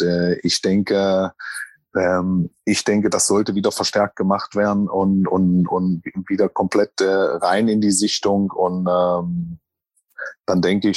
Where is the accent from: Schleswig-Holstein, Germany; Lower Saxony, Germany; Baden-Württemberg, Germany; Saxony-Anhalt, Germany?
Saxony-Anhalt, Germany; Magdeburg; Ich bin übrigens nicht meine Heimat ist übrigens nicht nicht Thüringer, ich bin Magdeburger, ich bin Sachsen-Anhaltiner.